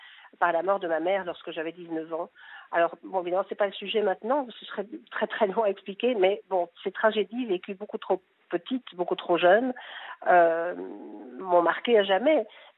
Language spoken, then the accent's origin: French; Belgium; alors que je suis belge, nous sommes belges et nous habitions en Belgique depuis toujours